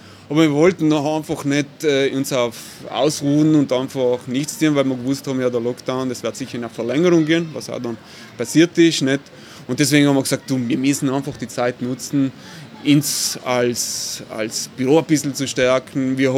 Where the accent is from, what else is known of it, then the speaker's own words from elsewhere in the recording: Bolzano, Trentino-Alto Adige, Italy; Ich bin ein gebürtiger Bozner, eigentlich ein Shanghaiolo, wie man so schön sagt, weil ich komme aus der Peripherie von Bozen, Adlerstraße, also da, wo jetzt das Casanova Viertel ist.